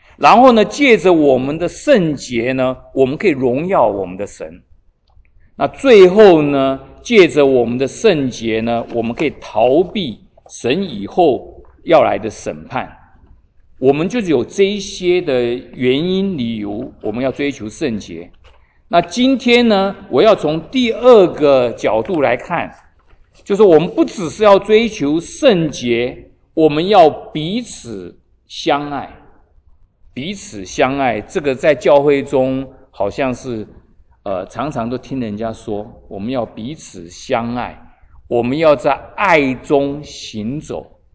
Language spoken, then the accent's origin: Chinese; China; 我们中国人中文字的爱呢